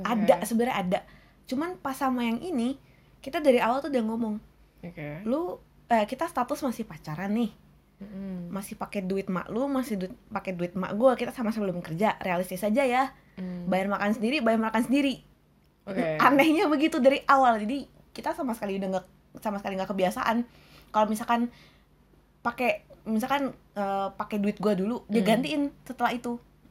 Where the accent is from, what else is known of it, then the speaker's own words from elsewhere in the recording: Jakarta, Indonesia; basic gue, background gue adalah anak Jakarta gitu loh